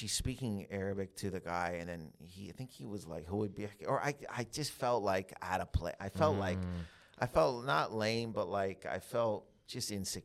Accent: Windsor, Ontario, Canada; born there; I was born in Canada, so my parents are from Lebanon, but they left like a long time ago. We have a Lebanese community in Windsor

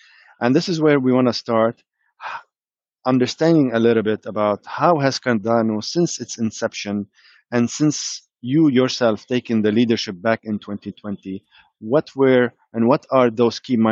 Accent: Dubai, United Arab Emirates; I'm from Dubai and UAE

